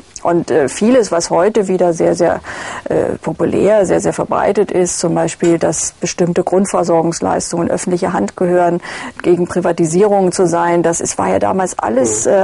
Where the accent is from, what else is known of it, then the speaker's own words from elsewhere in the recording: Germany; Ich bin in der DDR aufgewachsen.